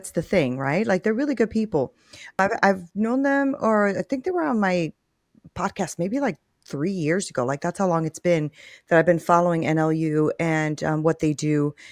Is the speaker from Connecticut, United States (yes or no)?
yes; Connecticut, United States; now in Texas, United States; we moved to Texas, right? We're from Connecticut, and I've always wanted chickens